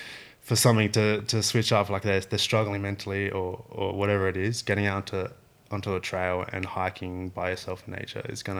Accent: Perth, Western Australia, Australia; I've been in Perth my entire life, essentially. Grew up here. Bloody love Western Australia.

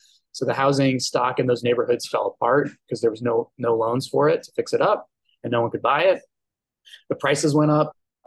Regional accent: New Orleans, Louisiana, United States; I am originally from New Orleans, and it's where I was born and raised.

